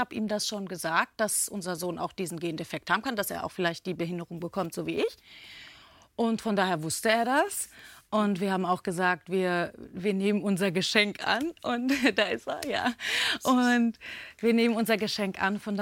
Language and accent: German; North Rhine-Westphalia, Germany; ich komme aus dem Ruhrgebiet